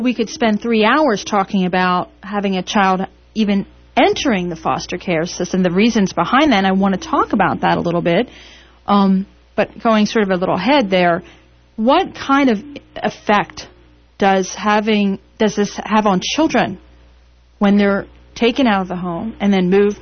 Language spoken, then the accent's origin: English; Pennsylvania, United States; Now, I'm from Pennsylvania, and we had orphanages